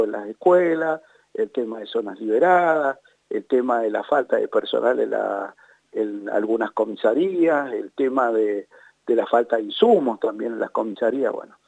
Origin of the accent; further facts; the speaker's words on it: Guaymallén, Mendoza, Argentina; pues yo también soy de Guaymallén